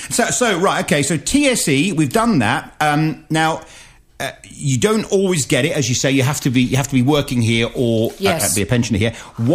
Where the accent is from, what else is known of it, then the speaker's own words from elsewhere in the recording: United Kingdom; now in Altea, Spain; I've lived in Altea since 2006. I'm a British citizen and a resident.